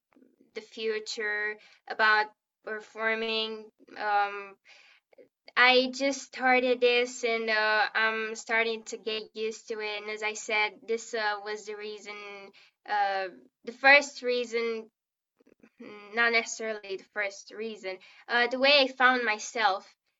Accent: Botoșani, Botoșani County, Romania; English is a second language; I recently turned 14 and my last name seems to be weird because I'm from Romania, from a city called Botoșani

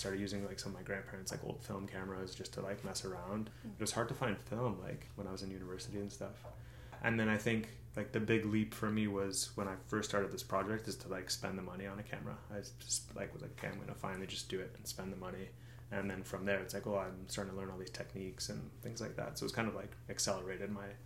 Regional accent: St. Catharines, Ontario, Canada; Yeah, I'm from St. Catharines.

